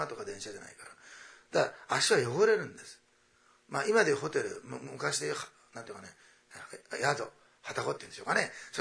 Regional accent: Osaka, Japan; 私は大阪出身なんですけど、大阪の名物は、岩おこしと岩さんなんですね。

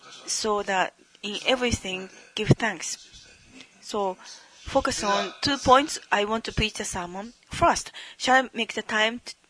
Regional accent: Japan; English is a second language; Then when we arrived at Phnom Penh, and everybody called me when they found we are from Japan, tsunami, and I remember that.

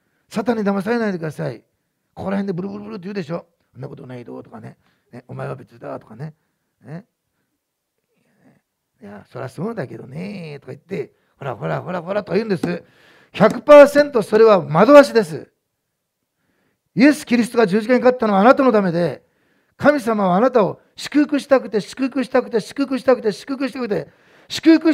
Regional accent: Osaka, Japan; born there; 私大阪生まれなんですよ。

